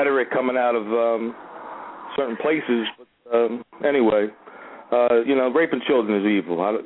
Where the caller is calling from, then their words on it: Williamstown, New Jersey, United States; I'm from Williamstown, New Jersey.